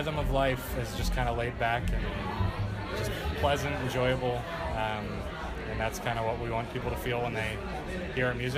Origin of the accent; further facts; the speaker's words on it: Indianapolis, Indiana, United States; I grew up here in Indianapolis